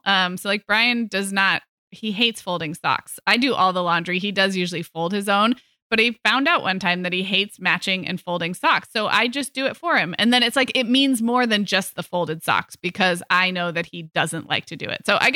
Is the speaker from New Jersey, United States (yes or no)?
no; California, United States; But when I moved from California to Chicago for college, I like brought all of my socks, and then I was like, oh, this is not enough socks.